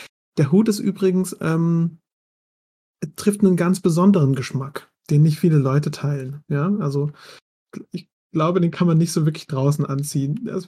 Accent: Mannheim, Baden-Württemberg, Germany; Ich komme ja aus Mannheim

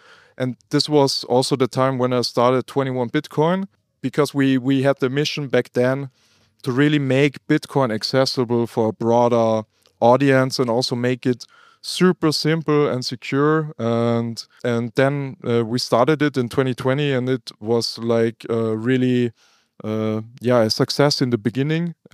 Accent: Salzburg, Austria; I was born and raised here in Salzburg, where we also record this podcast today. I'm now 32 years old

